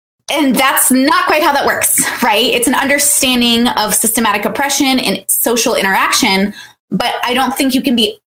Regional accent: United States; I'm from America. My parents are immigrants from Iraq.

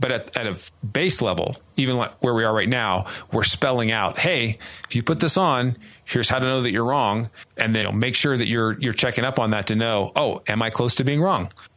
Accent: United States; They will tell you how we Americans love to tell everybody what to do.

